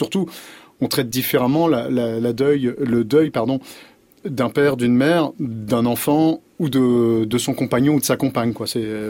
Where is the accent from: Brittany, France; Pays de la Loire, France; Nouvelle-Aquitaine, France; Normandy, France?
Normandy, France; Saint-Romain-de-Colbosc; Je suis pas parisien parce qu'on dit souvent que c'est la plage des parisiens, mais je suis né à côté, je suis de Saint-Romain-de-Colbosc, je suis à 25 km.